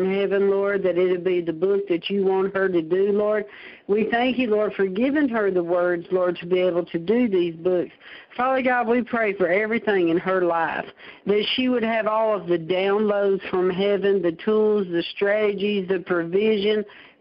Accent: Nashville, Tennessee, United States; we're from Nashville, honey. We like to hug.

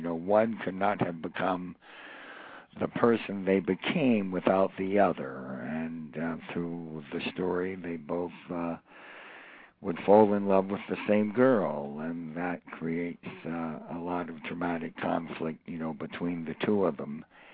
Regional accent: Georgia, United States; also born or lived in Canada; even though I was born in Canada, I was brought up in Georgia, where my father was professor of medicine. And so I grew to accept and love and be conditioned by a Southern sentiment.

